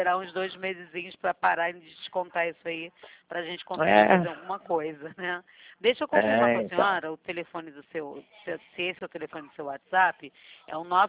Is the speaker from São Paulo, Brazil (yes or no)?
no; Rio de Janeiro, Brazil; só que a gente é aqui do Rio.